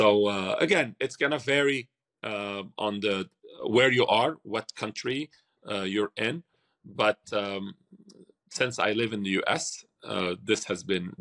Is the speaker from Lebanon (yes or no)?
yes; Lebanon; English is a second language; I mean, I'm originally from Lebanon, and it's different when I go there and I look and see that it's not the same.